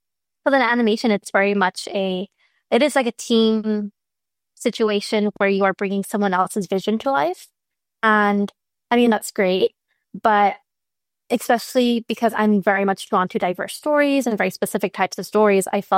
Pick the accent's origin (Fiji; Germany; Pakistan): Pakistan; now in Dallas, United States; We have especially like I'm Pakistani, I'm Muslim. We have a huge South Asian Muslim population here